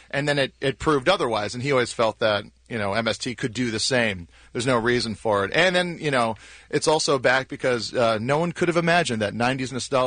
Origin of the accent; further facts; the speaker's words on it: Hawaii, United States; when I was a kid growing up in Hawaii, I would have, like, there was no time to do that.